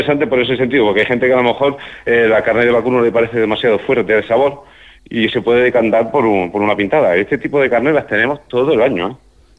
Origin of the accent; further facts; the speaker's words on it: Cuevas del Campo, Andalusia, Spain; Un saludo que quiero hacer, y seguro que me vaya a permitir, es a mi pueblo natal, que se llama Cuevas del Campo.